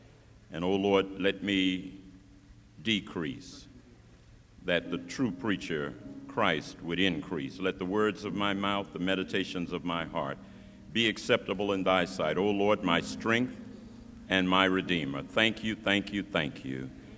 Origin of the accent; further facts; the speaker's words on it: Los Angeles, California, United States; I was born and reared in Los Angeles